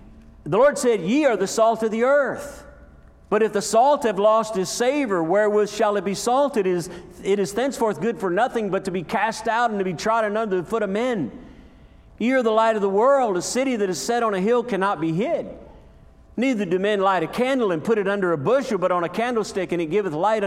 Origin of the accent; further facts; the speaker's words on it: United States; Because, like you, I'm American. I am a patriot. I am a veteran.